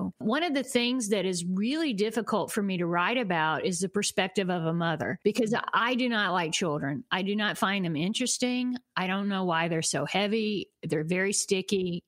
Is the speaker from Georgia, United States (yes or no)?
yes; Georgia, United States; Like, we would go on a trip to Florida, because we're from Georgia, so that's what a trip meant, go to the redneck Riviera.